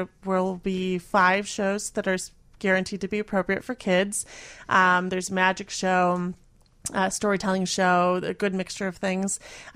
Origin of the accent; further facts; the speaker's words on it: Milwaukee, Wisconsin, United States; now in Chicago, United States; Milwaukee.